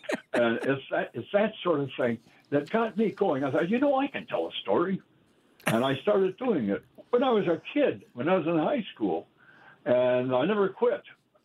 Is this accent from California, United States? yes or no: no; Wild Rose, Wisconsin, United States; I would go with my father to Wild Rose, my hometown, and on Saturday night, and let's say it's in the winter, and we would gather, my dad and I and a bunch of other farmers, in the back room of Hotz's hardware store